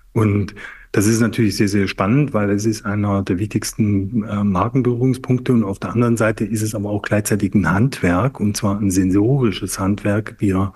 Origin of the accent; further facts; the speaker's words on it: St. Georgen, Baden-Württemberg, Germany; born there; Also ich bin geboren im Schwarzwald, in St. Georgen.